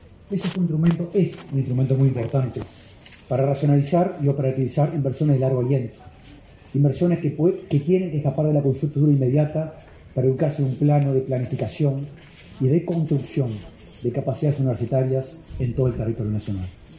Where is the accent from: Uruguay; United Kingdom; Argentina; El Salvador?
Uruguay; teniendo la posibilidad hoy como uruguayos de encontrarnos en este recinto abierto, centenares de uruguayos